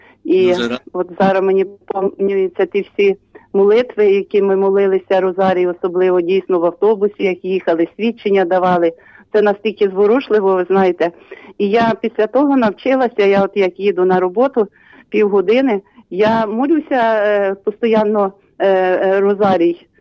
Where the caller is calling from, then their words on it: Zhytomyr, Zhytomyr Oblast, Ukraine; я із Житомира.